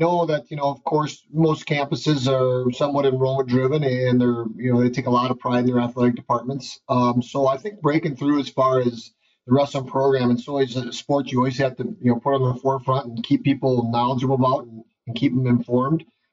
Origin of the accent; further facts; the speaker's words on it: Parkersburg, Iowa, United States; It was 18 miles away. I'm from Parkersburg, Iowa.